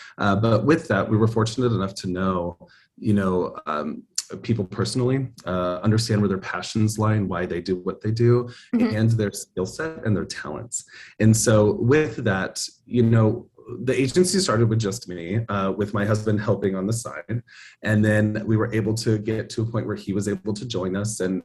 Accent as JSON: {"language": "English", "region": "Colorado", "country": "United States", "lives_now": "Tampa Bay, United States", "said": "I'm from Colorado originally"}